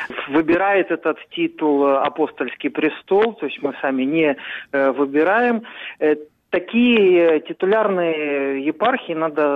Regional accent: Russia; Я родился в России, вырос, вот служу в церкви в России.

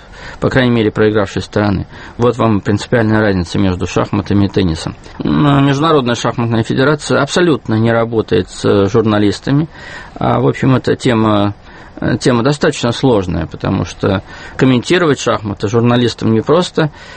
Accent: Zlatoust, Chelyabinsk Oblast, Russia; Он недалеко от моего родного города Златоуста, 35 километров

